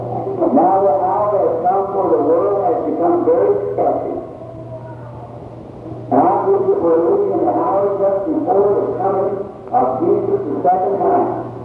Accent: Kentucky, United States; born there; I was born in Kentucky.

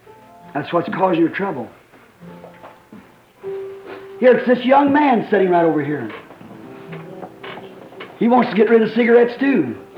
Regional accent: Burksville, Kentucky, United States; I'm from Burksville, Kentucky.

